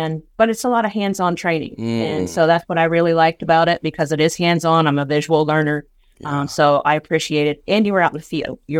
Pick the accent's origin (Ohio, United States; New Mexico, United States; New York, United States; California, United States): Ohio, United States; Celina; I grew up in Mercer County in Salina, Ohio, on the mighty Grand Lake.